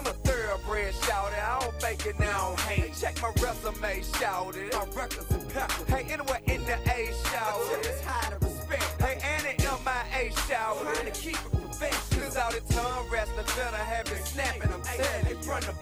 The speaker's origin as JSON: {"language": "English", "town": "Miami", "region": "Florida", "country": "United States", "said": "I'm boy from Florida, MIA, on up to Duval, on up to Tennessee."}